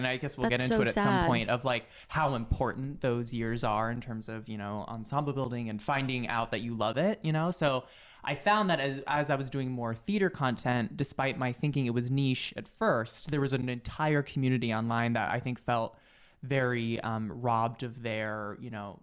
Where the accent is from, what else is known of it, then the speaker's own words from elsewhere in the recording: California, United States; I grew up in the Bay Area. So it's a very like accepting place, but I was still so petrified.